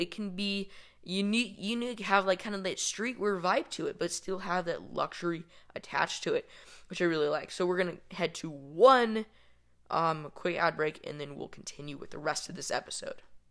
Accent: Netherlands; It was very Dutch. I come from the Netherlands

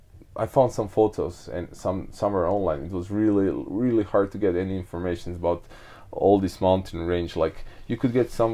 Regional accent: Croatia; Yeah, so yeah, I'm from Croatia. I was born and raised in Croatia

